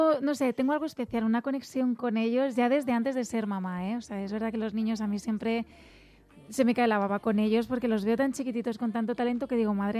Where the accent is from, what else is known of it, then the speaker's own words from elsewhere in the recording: Madrid, Community of Madrid, Spain; Sí, de Madrid, Madrid.